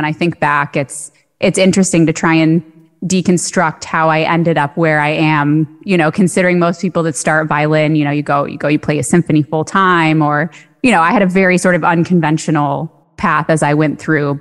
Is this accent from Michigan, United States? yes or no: yes; Michigan, United States; So I grew up in Metro Detroit area, about 30 minutes outside of Detroit.